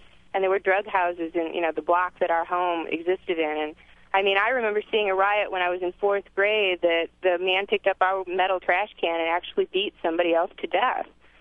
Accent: Benton Harbor, Michigan, United States; now in Indianapolis, United States; I grew up in Benton Harbor, actually, on the between Bishop and Jennings on Empire.

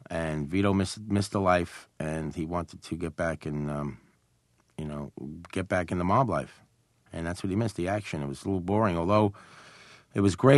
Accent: Brooklyn, New York, United States; And, I'm from Brooklyn also

